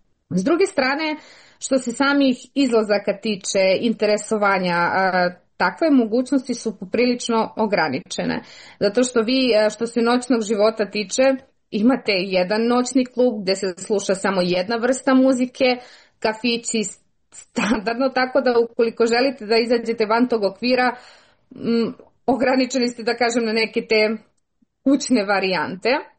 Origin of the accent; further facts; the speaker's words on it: Tanda, Southern and Eastern Serbia, Serbia; Ja sam iz mesta koje se zove Tanda. To je selo u opštini Bor, udaljeno nekih 40 km.